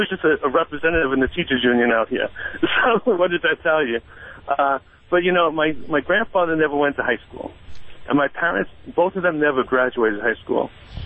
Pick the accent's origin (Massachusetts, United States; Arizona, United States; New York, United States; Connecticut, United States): New York, United States; Richmond Hill; now in California, United States; I'm from Richmond Hill, Queens. I'm not Jamaica High School. I know Jamaica.